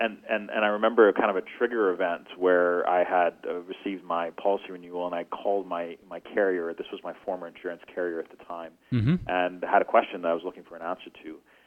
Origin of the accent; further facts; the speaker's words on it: Goa, India; English is a second language; now in Canada; I'm from Goa in India, which is a very small Portuguese colony on the west coast of India. Culture is very similar to Portugal, dialects, food.